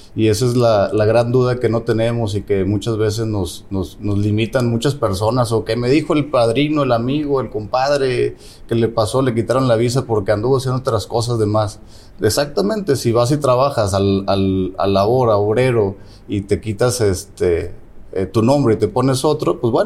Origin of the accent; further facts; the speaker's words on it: Mexico; como siendo un mexicano que aquí también anduve buscando un préstamo